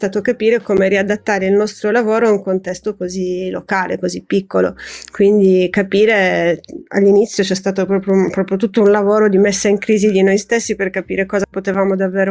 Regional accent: Sardinia, Italy; soltanto io sono sarda

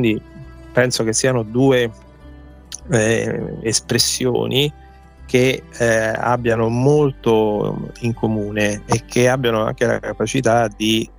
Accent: Italy; Noi non siamo sardi, veniamo appunto dal continente, come si dice normalmente

